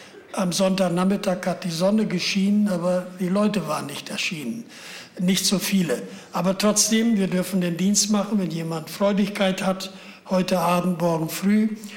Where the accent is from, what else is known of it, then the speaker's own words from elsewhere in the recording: Lower Saxony, Germany; Ich habe meine Kindheit in Ostfriesland zugebracht. Da sagt man den ganzen Tag Moin Moin.